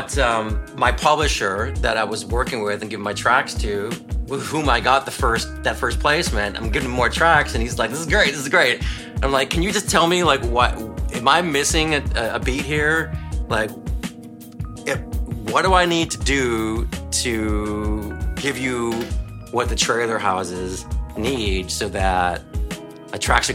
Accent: Minneapolis, Minnesota, United States; And I grew up in Minneapolis, so I was a huge mm-hmm.

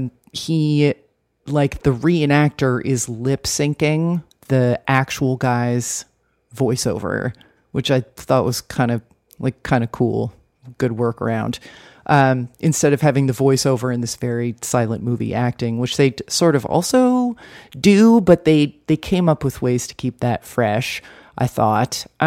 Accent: New Jersey, United States; like, I'm from Jersey. These are my people.

